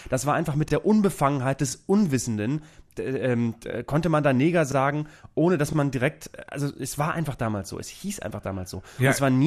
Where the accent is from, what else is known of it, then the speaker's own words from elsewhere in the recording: Schwanewede, Lower Saxony, Germany; in meiner Heimatstadt, in der Nähe von Bremen, also in Schwanewede, in Leuchtenburg